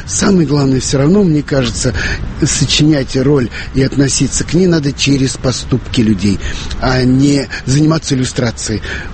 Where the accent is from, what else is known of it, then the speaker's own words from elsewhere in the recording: Orekhovo-Zuyevo, Moscow Oblast, Russia; мальчик из Орехов Зуев